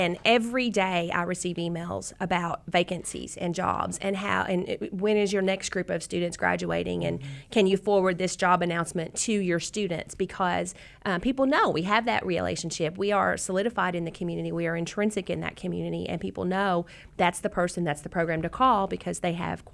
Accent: Johnson County, United States; I'm from Johnson County. I had to go away from my hometown to get an education in social work.

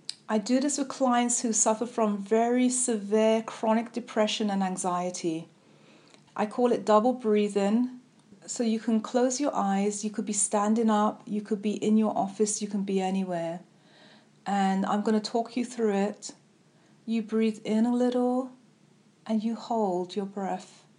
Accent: London, United Kingdom; now in Unknown; That's really good, being from the outside, an immigrant, a double immigrant, because I'm from London and my family are from the Caribbean. Now I live here. Makes me a triple immigrant.

